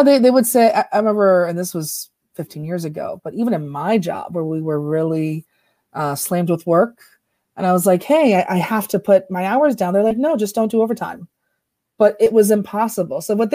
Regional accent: New York, United States; I eventually did struggle, but I was living with my parents. I grew up in New York.

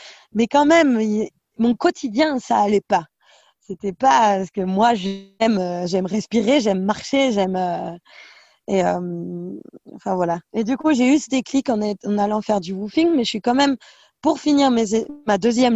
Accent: Montargis, Centre-Val de Loire, France; also born or lived in Tours; moi je viens de Paris, enfin pas Paris mais Montargis, donc c'est à 1h30 en voiture, 1h30 de train peut-être de Paris. Donc c'est un peu la campagne, mais c'est quand même pas loin de la ville.

